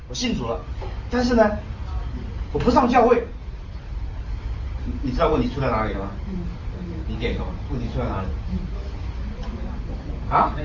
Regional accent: Taiwan; 那你讲可以，我们台湾人讲不行

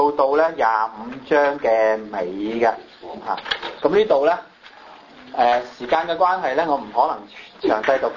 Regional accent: Hong Kong; first language Cantonese; Chinese is a second language; 即我用少少廣東話，即是我們廣東人香港人

